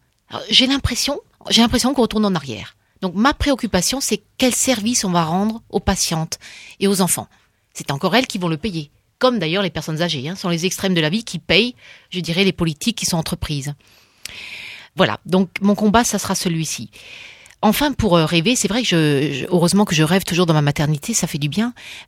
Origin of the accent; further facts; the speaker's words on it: Grand Est, France; Bon, je viens d'Alsace.